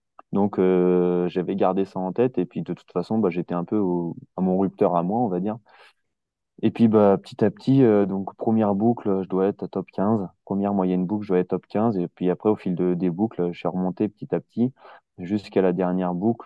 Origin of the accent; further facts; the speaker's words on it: Centre-Val de Loire, France; Je suis du Loiret et je suis arrivé dans la région il y a à peine un an, quoi. Je suis arrivé au début de l'été.